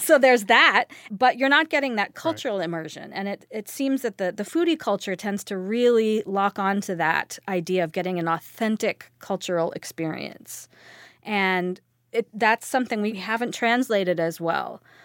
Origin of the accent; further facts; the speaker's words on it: California, United States; now in Minnesota, United States; Well, actually, I'm from California, but I now live in Minnesota, and I've seen them here in the lakes